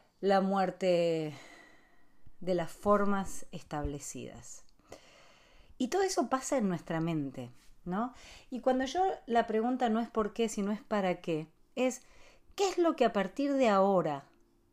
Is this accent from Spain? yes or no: no; Argentina; Y ni siquiera como argentinos, como seres humanos